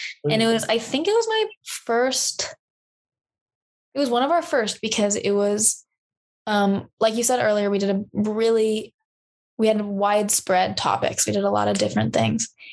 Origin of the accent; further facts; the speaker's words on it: New York, United States; I grew up in New York. I have a lot of family there.